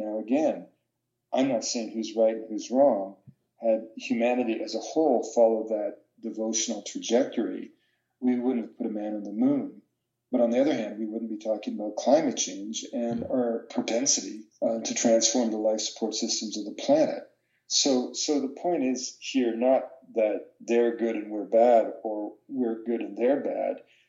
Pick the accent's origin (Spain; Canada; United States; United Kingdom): Canada; British Columbia; I was raised in British Columbia to believe that a forest existed to be cut.